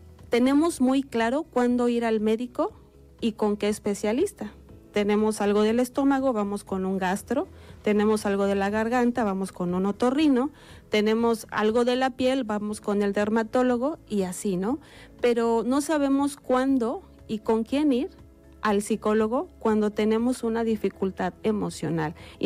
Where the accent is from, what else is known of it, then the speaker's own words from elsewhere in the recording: Mexico; un día donde todavía tenemos muchas emociones derivadas del partido que todos vivimos como mexicanos en el Mundial.